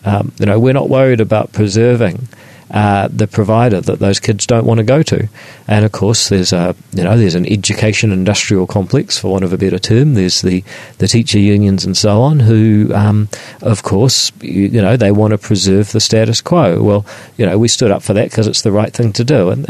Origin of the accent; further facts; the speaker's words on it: Auckland, New Zealand; So I'm from Auckland, I have to say that.